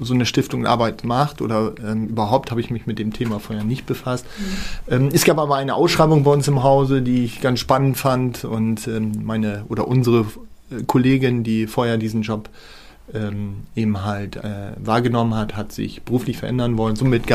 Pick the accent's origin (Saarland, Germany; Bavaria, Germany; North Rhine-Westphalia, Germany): Saarland, Germany; moved away as an adult; also born or lived in Friesoythe; now in Oldenburg, Germany; Genau, also geboren bin ich in Friseute, ich bin aber aufgewachsen im Saarland. Ich bin gebürtiger Saarländer und dort habe ich bis zum Jahre 2011 gelebt und bin dann nach Oldenburg gezogen, habe hier ein Haus erworben und lebe seit 10 Jahren nun hier in der Stadt Oldenburg.